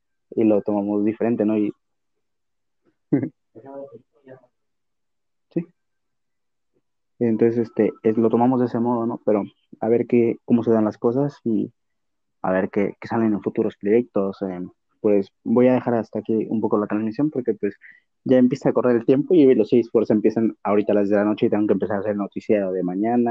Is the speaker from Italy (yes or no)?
no; Mexico; yo tengo doble nacionalidad, soy mexicano y soy libanés.